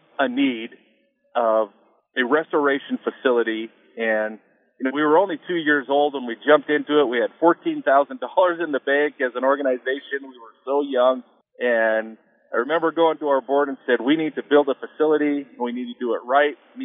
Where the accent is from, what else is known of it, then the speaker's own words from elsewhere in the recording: Baker, Montana, United States; And kudos out to my hometown of Baker, Montana.